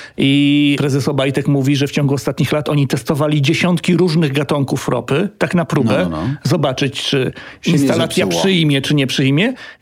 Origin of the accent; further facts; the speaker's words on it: Gdańsk, Pomeranian Voivodeship, Poland; ja sam jestem z Gdańska, więc kąpałem się przy tym naftoporcie, bo tam obok jest plaża, więc wiem, jak to wygląda.